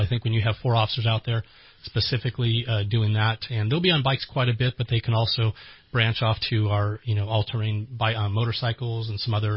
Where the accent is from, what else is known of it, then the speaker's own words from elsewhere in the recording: Antioch, California, United States; now in Redding, United States; for me, I'm from the Bay Area, but once I, tasted Redding, I wanted to come here.